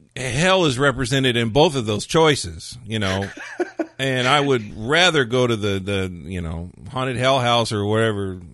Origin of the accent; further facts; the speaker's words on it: California, United States; Now, I'm from California, been here all my life.